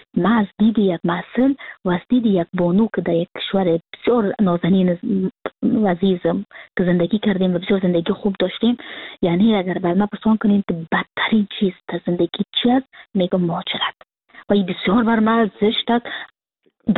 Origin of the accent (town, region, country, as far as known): Afghanistan; moved away as an adult; now in Frankfurt, Germany